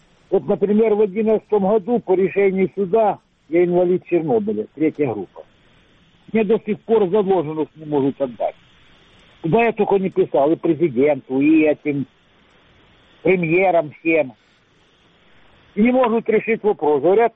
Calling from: Luhansk Oblast, Ukraine; Луганская область.

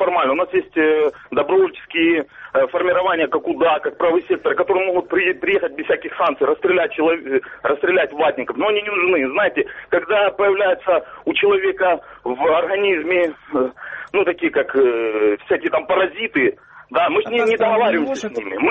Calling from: Donetsk Oblast, Ukraine; я из Донецкой области.

